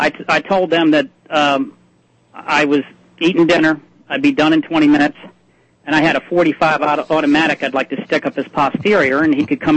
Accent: Maryland, United States; I grew up in Prince George's County. I'm living in the adjacent county, Montgomery County, now, but I grew up over there

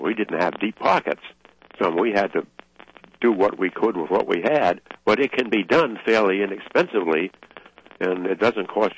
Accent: the North, United States; I grew up in the North, and it bothers the daylights out of me.

